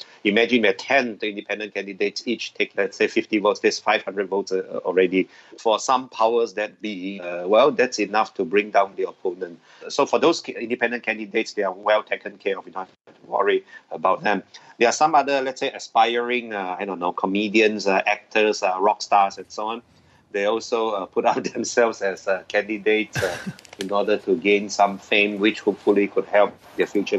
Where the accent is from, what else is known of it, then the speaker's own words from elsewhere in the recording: Sabah, Malaysia; in my home state of Sabah